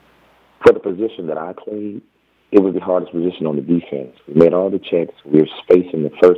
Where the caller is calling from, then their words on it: Houston, Texas, United States; I'm in Houston, Texas.